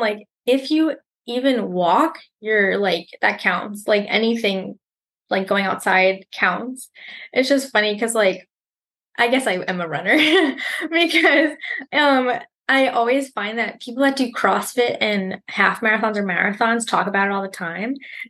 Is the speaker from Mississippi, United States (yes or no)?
no; New York, United States; now in North Carolina, United States; I'm originally from New York, right now living in North Carolina.